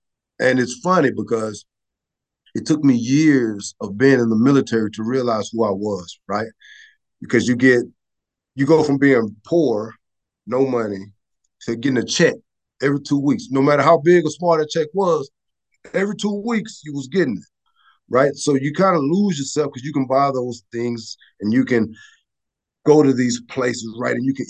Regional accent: Houston, Texas, United States; I'm originally from Houston, and we grew up extremely poor, right?

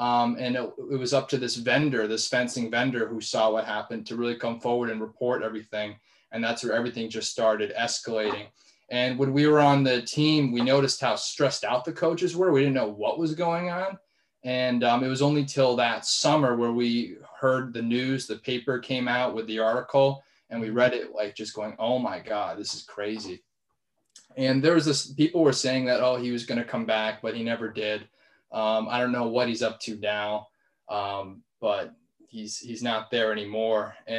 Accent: Fairfield, Connecticut, United States; I'm from Fairfield. So that was one of the reasons why I didn't consider it, was it's right there.

